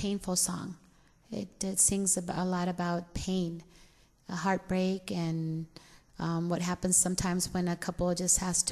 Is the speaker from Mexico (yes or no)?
yes; Ciudad Juárez, Chihuahua, Mexico; a very extremely internationally known Mexican artist who happens to be from my hometown, Juarez, Chihuahua, Mexico.